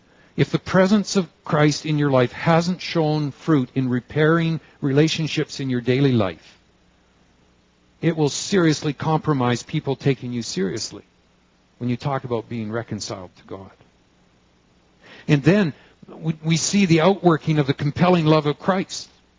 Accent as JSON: {"language": "English", "country": "Canada", "said": "No matter where I might go in the world, I'm identified as a Canadian."}